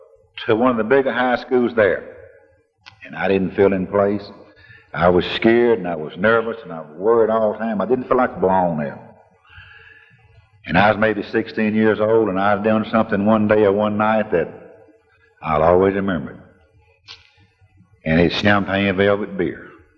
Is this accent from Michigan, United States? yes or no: no; Mississippi, United States; I was with Bob Duffy down in Mississippi once, and I was near my hometown, my raising ground. And I asked Bob if he wanted to ride home, and he said, yeah, I'll ride with you and me and some more fellas. And we got down to the place I was born